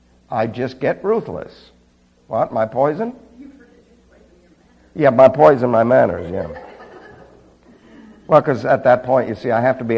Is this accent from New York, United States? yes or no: yes; New York, United States; Because remember now, I was raised in New York, so I learned jive.